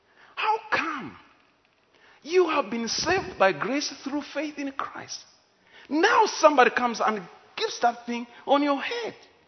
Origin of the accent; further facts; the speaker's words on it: Solwezi, North-Western Province, Zambia; English is a second language; You know, the way I come from Winlunga, Solwezi.